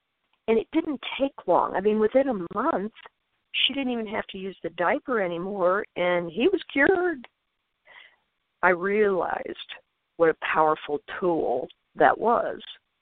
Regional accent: India; My experience of growing up in India led me to be a very passionate human being.

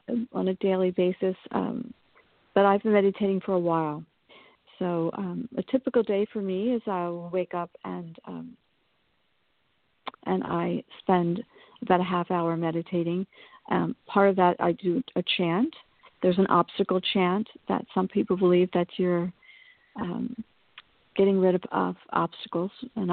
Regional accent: San Diego, California, United States; I grew up in San Diego, coming back east for that time period for me

